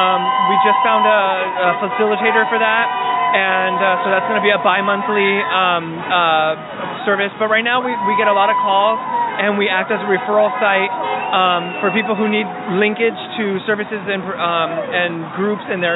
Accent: California, United States; I was born and raised here in the San Gabriel Valley. That's my home.

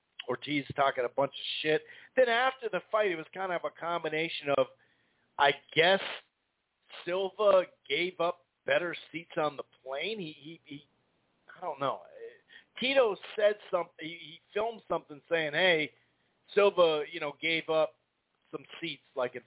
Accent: Minnesota, United States; I'm not from New York, okay? I'm a white dude from Minnesota. But, you know, in Minneapolis, we do get a little lit

